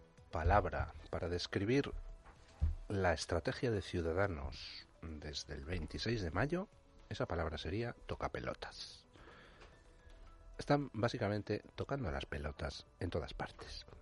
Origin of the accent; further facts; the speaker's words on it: Spain; somos particulares los españoles